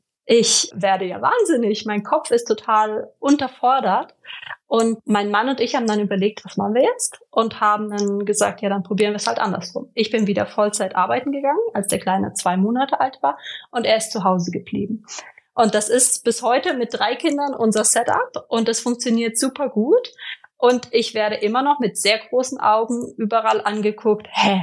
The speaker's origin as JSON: {"language": "German", "country": "Italy", "tie": "born or raised there", "moved": "as an adult", "said": "ich bin in Italien groß geworden, konnte dann aber einen Teil meines Studiums in Deutschland machen und in den USA"}